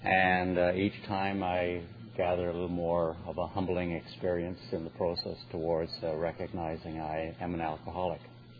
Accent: Canada; also born or lived in Argentina; I was born in Argentina, came to Canada when I was five. My parents were of English descent, although my father was born in Argentina as well.

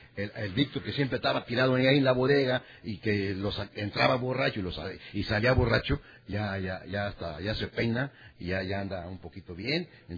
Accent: Tampico, Tamaulipas, Mexico; born there; Yo nací en Tampico, Tamaulipas, y me fui a trabajar a Salamanca a los 24 años.

